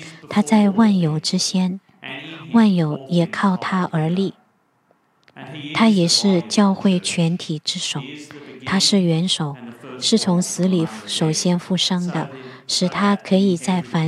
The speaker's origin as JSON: {"language": "Chinese", "town": "Long Jetty", "region": "New South Wales", "country": "Australia", "tie": "born or raised there", "said": "因为我是在中海岸长大的，我在 Long Jetty 出生长大。我高中呢是在 The Entrance High，The Entrance 小学。"}